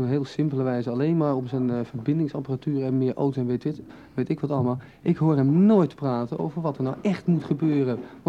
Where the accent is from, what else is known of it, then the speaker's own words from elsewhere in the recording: Amsterdam, North Holland, Netherlands; Hoe moeten wij daar als Amsterdammers niet van de criminaliteit?